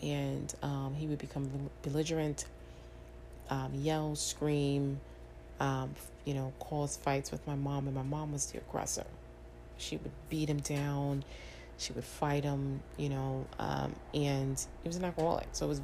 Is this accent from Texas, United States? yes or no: no; New York, United States; So I grew up in Harlem. I grew up in Harlem, and from about, I was born in 85. So I was born into the crack epidemic.